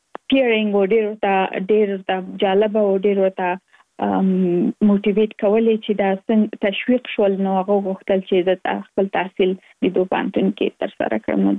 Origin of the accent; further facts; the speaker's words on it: Kabul, Afghanistan; moved away as an adult; now in Virginia, United States; زه اف کورس د افغانستان یم، په افغانستان کې زیږیدلې، دومره وروسته کې مې په افغانستان په کابل کې ترسره کړې دي، او وروسته لاغه لکه موږ ټول چې یو مسافر شوی یم په امریکا کې، اوس په ورجینیا ایالت کې ژوند کوم.